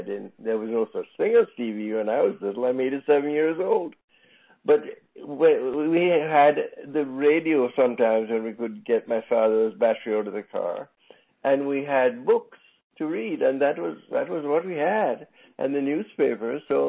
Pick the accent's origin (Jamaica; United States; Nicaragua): Jamaica; Black River, Saint Elizabeth; I was born in Black River, St. Elizabeth, and my father was an agricultural instructor for St. Elizabeth